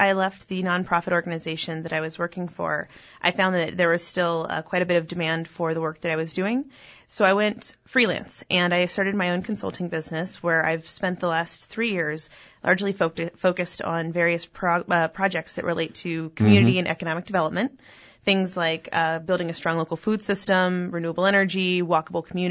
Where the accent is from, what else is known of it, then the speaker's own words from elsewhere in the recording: Charleston, South Carolina, United States; also born or lived in San Antonio, Texas; We lived in a few different places, mostly Charleston, South Carolina. Also spent some time in San Antonio, Texas